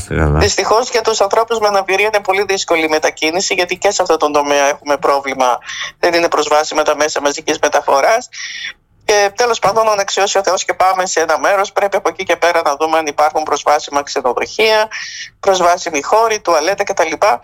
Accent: Drama, Eastern Macedonia and Thrace, Greece; born there; γεννήθηκα και ζω στη Δράμα.

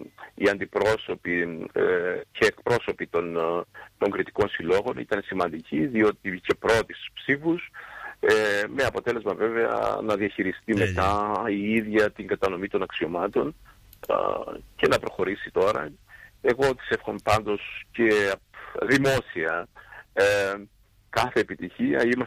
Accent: Greece; now in Germany; Αφού εδώ πέρα υπάρχει νομικό πρόσωπο αυτό γερμανικό, ανεξάρτητα πώς εμείς είμαστε Έλληνες, είναι νομικό πρόσωπο.

